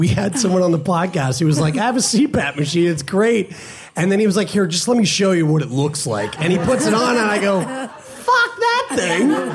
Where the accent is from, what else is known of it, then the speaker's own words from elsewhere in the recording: St. John's, Newfoundland and Labrador, Canada; born there; Did I tell you guys I was born in St. John's, Newfoundland?